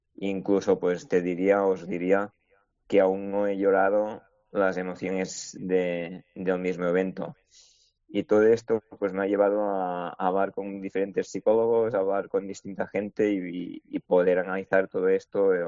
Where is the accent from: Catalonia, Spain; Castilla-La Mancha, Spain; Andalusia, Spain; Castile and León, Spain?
Catalonia, Spain; Igualada; hicimos una estrena en mi pueblo, en Igualada